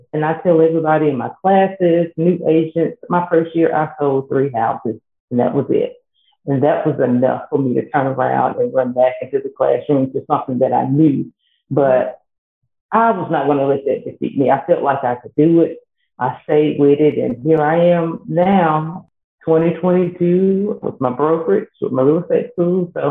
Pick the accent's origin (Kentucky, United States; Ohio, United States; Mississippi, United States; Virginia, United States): Mississippi, United States; Jackson; now in Madison, United States; from Jackson, Mississippi. I live in the suburbs of Jackson in Madison.